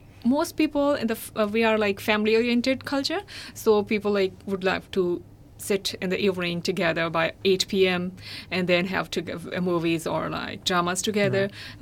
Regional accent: Khushab, Punjab, Pakistan; now in Lahore, Pakistan; I'm from Khushab. That is a city. Is maybe not well. You can say education is not good, but now I'm living in Lahore.

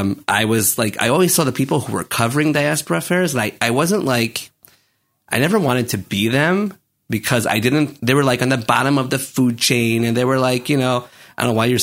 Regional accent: Ra'anana, Central District, Israel; also born or lived in Ginot Shomron; I always say I sound American sometimes, but I grew up in Israel.

